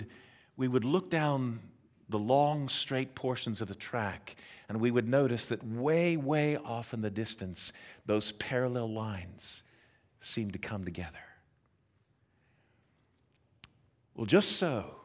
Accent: Pittsburgh, Pennsylvania, United States; Where I grew up in Pittsburgh, we played on, crossed over, and were around railroad tracks all the time.

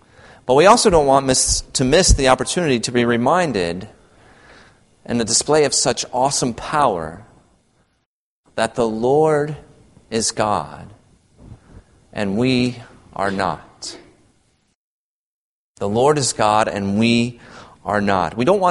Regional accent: Michigan, United States; It's a game I played often as a kid growing up in Michigan, a great place to play, especially in the winter times when we would get all the snow

